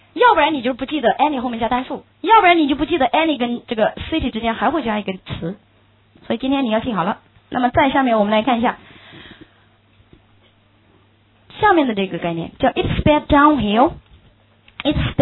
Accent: China; 我们中国人喜欢说北京比任何一座城市都大

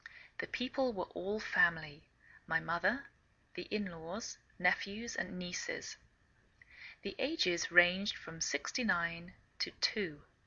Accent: England, United Kingdom; now in United States

